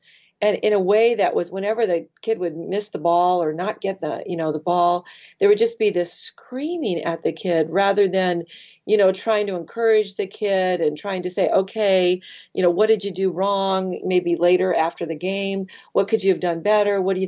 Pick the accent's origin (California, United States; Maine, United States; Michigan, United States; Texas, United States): Michigan, United States; I always said, look, I'm a Michigander. I grew up in Michigan.